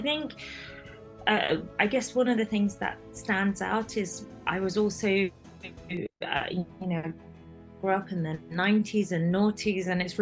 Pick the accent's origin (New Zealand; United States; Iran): Iran; I was born in Iran, and as some of your listeners might know, I was born post-revolution in Iran, so I was raised in a very conservative and restricted society.